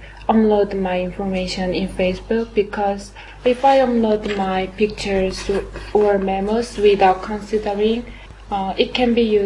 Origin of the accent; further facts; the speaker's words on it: South Korea; English is a second language; from South Korea.